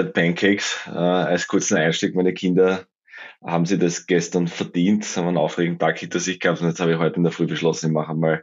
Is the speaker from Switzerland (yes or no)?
no; Styria, Austria; born there; komme eigentlich gebürtig aus der Steiermark.